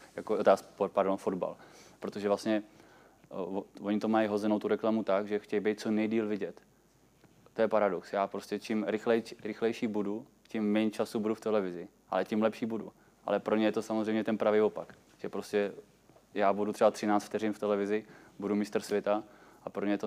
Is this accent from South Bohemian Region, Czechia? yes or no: no; Vysočina Region, Czechia; tam u nás na Vysočině